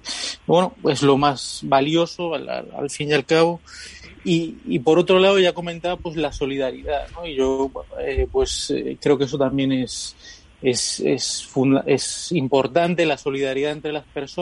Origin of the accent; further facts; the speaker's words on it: Venezuela; born there; Yo, por cierto, soy venezolano también, pero de la isla gallega. Nací en Venezuela.